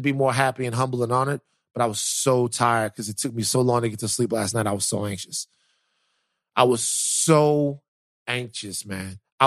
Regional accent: Baton Rouge, Louisiana, United States; Growing up in Baton Rouge, a lot of times it was chaotic.

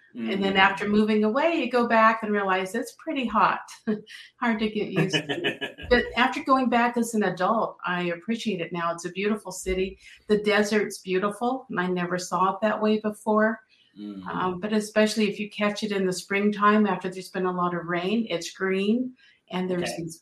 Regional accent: Phoenix, Arizona, United States; moved away as an adult; also born or lived in Los Angeles; now in Spokane Valley, United States; No, I grew up in Phoenix, Arizona, hot desert. And then when I married, I moved to the Los Angeles area, was there for a long time.

